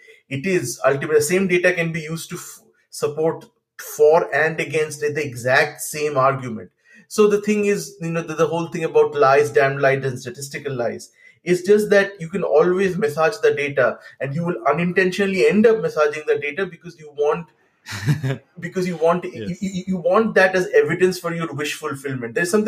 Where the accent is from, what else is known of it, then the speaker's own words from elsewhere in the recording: Kolkata, West Bengal, India; So the day I was born, I was a Bengali from Kolkata